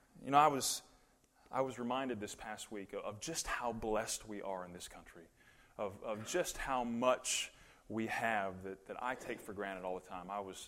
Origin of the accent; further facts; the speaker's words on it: United States; it just never even crossed my mind being an American in this day and age